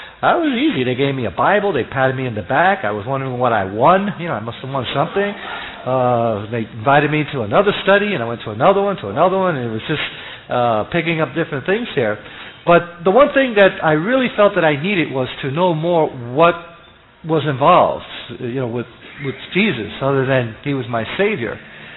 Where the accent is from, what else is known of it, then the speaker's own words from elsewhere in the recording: New York, United States; Hey, I'm from New York.